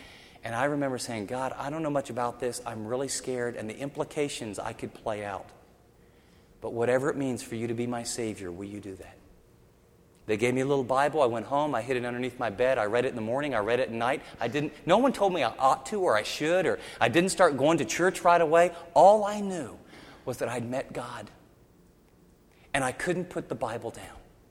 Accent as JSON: {"language": "English", "country": "United States", "said": "I thought, you know, I'm an American. I believe in Jesus."}